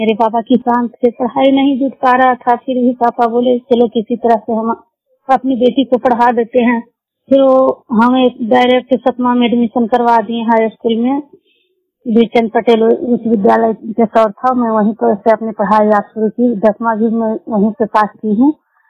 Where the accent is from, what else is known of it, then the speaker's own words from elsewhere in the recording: Gunama, Bihar, India; मैं गुनामा गांव और नालंदा जिला की रहने वाली हूँ।